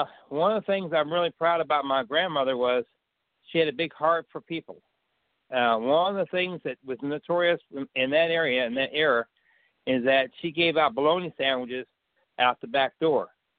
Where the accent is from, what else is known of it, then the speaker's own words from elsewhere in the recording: Louisville, Kentucky, United States; also born or lived in Cleveland; Well, I was born in Cleveland, Ohio, Cahokia County, and my dad served in World War II. He was in the submarine service, and we lived there, and then we moved to Louisville, Kentucky.